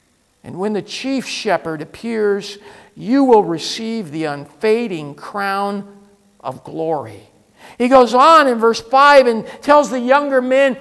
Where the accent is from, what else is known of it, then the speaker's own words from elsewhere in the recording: California, United States; I'm from California. Everything's casual in California.